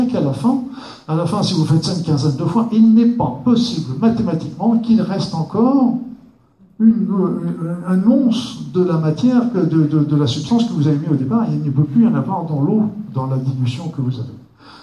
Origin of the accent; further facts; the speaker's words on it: Normandy, France; En Normandie, moi j'ai travaillé longtemps, je suis normand, et j'ai travaillé longtemps en Normandie.